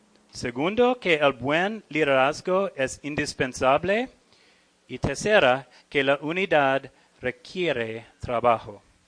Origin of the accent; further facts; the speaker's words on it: Australia; Spanish is a second language; moved away; soy de Australia, soy misionero aquí